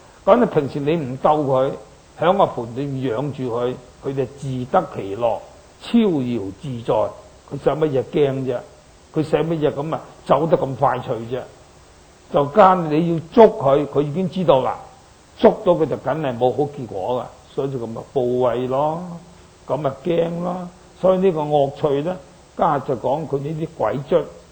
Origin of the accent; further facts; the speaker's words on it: Guangdong, China; 我哋廣東人有句話，廣東就有三寶。